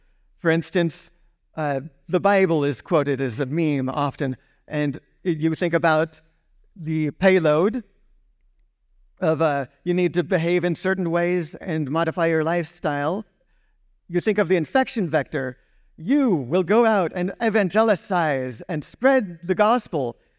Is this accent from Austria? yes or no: yes; Austria; English is a second language; I am from Austria, and excuse my voice, I have some laryngitis today.